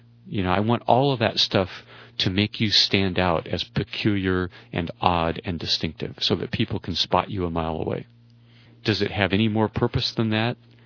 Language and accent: English; United States; As an American, God has not called my nation to that experiment.